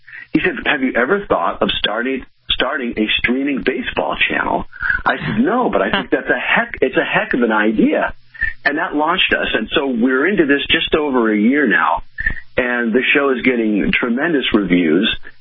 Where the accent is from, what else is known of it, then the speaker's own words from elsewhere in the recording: San Francisco, California, United States; I'm almost 59 now, and it's just been a part of who I am growing up in San Francisco with all the great teams with Willie Mays and Willie McCovey and Juan Marichal.